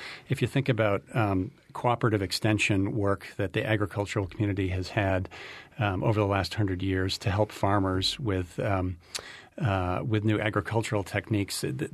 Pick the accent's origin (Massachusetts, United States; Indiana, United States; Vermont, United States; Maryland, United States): Vermont, United States; one of the places we've looked is my hometown and region at what EC Fiber has done in the Upper Valley.